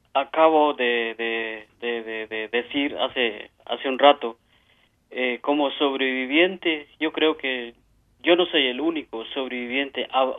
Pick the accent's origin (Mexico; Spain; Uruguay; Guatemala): Guatemala; los que somos guatemaltecos, en qué forma nos están persiguiendo las empresas con megaproyectos y el gobierno